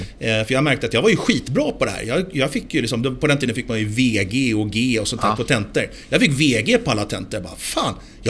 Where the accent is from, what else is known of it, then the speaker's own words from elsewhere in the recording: Danderyd, Stockholm County, Sweden; Jag kom ju från Danderyd, där jag hade varit klassens clown